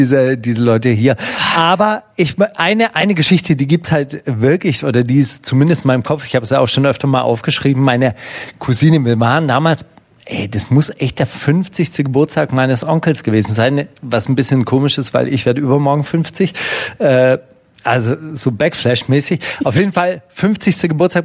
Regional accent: Kornwestheim, Baden-Württemberg, Germany; also born or lived in Leonberg; also weil aufgewachsen bin ich nämlich in Kornwestheim, geboren bin ich in Leonberg

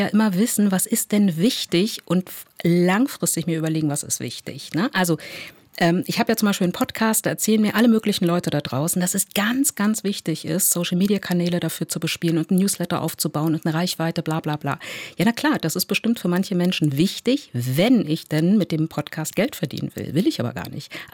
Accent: East Germany, Germany; Ich komme aus dem Osten

